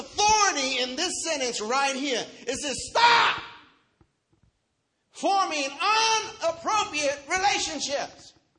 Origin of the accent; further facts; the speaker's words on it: Texas, United States; See, I'm from Texas, y'all.